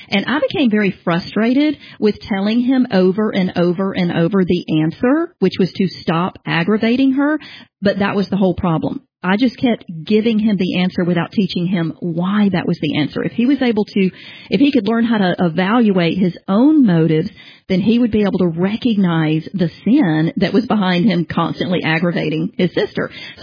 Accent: Southern US, United States; Now, obviously, I'm from the South, so my kids said ma'am and sir.

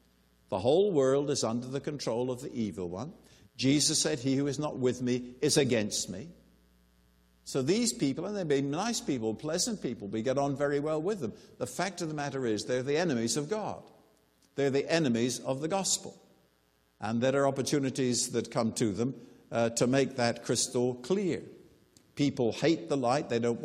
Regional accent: Guernsey; I was born and raised in the Channel Island of Guernsey

